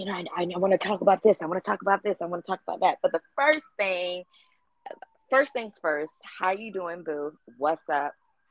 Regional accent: Miami, Florida, United States; now in Los Angeles, United States; I still live in Los Angeles. I'm born and raised in Miami, you guys

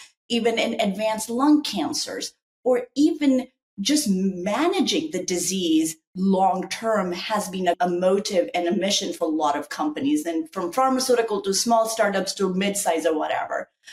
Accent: Japan; also born or lived in India / Sydney, Australia; now in Columbus, United States; I was born in India. I was raised in Japan, did my grad school in Sydney, Australia.

